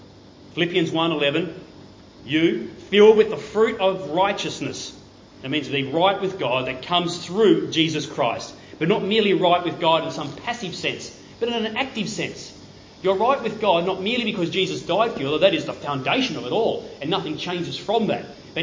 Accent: New South Wales, Australia; Many of you know that I grew up in the Riverina, and one of our first jobs was grape picking.

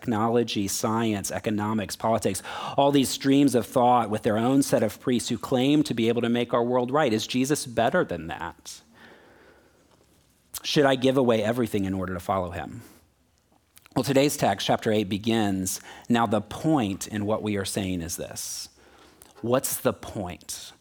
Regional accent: Florida, United States; also born or lived in Kentucky / Houston; now in Texas; I grew up in Florida, lived in Kentucky, Houston, and then now Texas.

